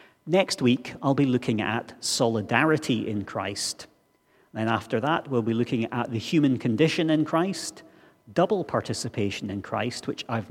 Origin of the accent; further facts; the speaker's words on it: Tain, Scotland, United Kingdom; about 15 miles by road from where I grew up in Tain.